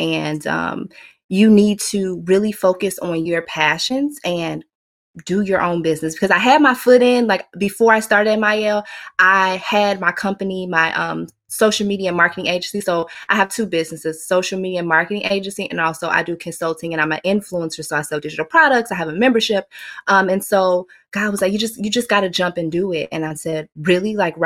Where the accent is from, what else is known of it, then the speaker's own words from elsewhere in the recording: Chicago, Illinois, United States; I am from Chicago, Chi-Town in the house.